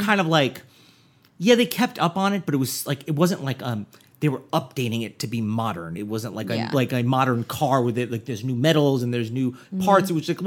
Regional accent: New Jersey, United States; Jersey, my home state.

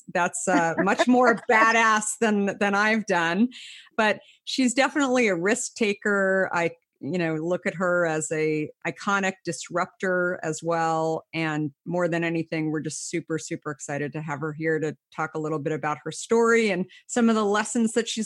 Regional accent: Arizona, United States; being a redhead and having, I grew up in Arizona and having way too much sun.

